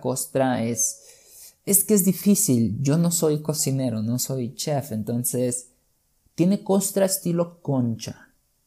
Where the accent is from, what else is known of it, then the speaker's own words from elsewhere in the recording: Mexico; quienes me escuchan desde hace tiempo sabrán que yo soy de México.